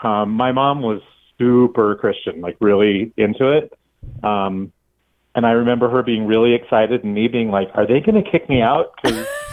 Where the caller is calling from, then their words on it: Denver, Colorado, United States; I am calling from Denver, Colorado.